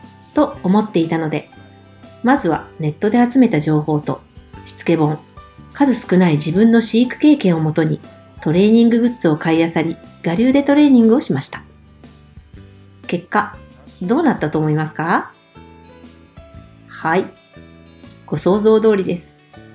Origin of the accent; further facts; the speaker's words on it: Fukuoka, Japan; 福岡県出身です。